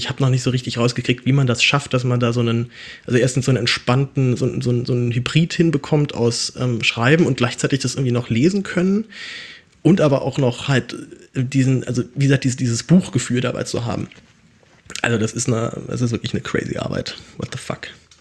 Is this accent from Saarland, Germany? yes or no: no; Berlin, Germany; aber als Berliner hält mich echt in der Großstadt echt so gar nichts an Silvester.